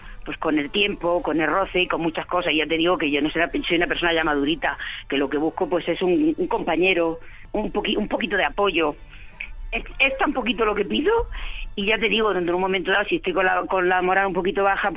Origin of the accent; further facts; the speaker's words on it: Almería, Andalusia, Spain; Soy de Almería, que adoro mi tierra, que meten un apartamento allí, que cuando puedo me escapo.